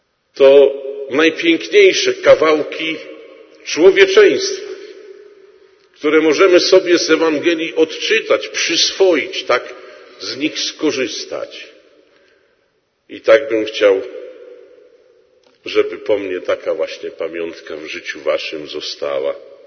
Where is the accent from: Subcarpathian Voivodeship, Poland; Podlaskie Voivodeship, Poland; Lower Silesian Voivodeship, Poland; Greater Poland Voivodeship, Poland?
Lower Silesian Voivodeship, Poland; Świdnica; ze Świdnicy